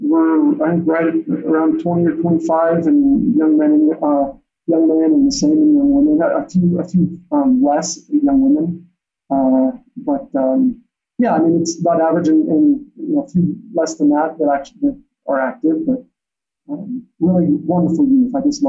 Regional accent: Denver, Colorado, United States; also born or lived in Blackfoot, Idaho / Michigan; We moved to Michigan for a few years when I was really young, but the majority of my youth was spent in Colorado, in the Denver area.

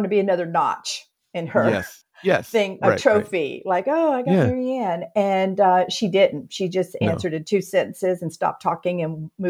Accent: the South, United States; growing up in the South and seeing how church people behaved around me, I was convinced that I wasn't going to like you, church people.

